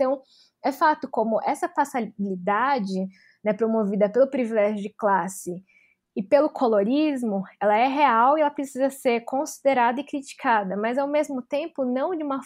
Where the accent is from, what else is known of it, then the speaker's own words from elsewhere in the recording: Brazil; apesar de raça ser algo que constantemente nós nos deparamos, né, sendo brasileiros